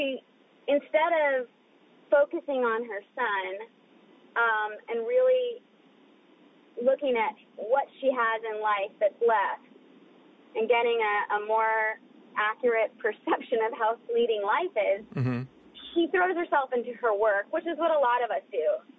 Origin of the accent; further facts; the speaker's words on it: Virginia, United States; But I'm from Virginia, so it's right.